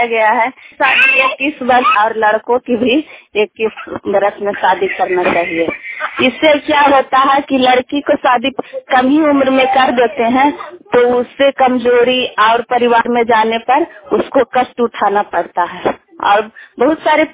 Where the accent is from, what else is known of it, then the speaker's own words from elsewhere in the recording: Pachaura, Bihar, India; मैं पचौरा गांव से हूँ और नालंदा जिला से हूँ, चांदी एलएस से हूँ।